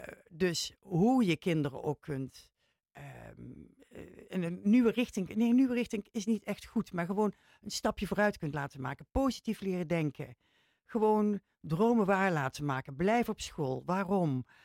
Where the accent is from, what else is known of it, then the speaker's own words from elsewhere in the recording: Netherlands; Want wij komen hier uit Nederland en we pretenderen nooit dat we alles weten.